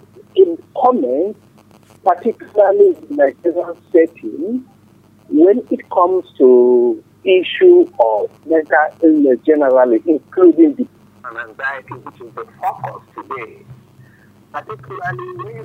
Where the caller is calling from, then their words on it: United Kingdom; I'm calling from the United Kingdom.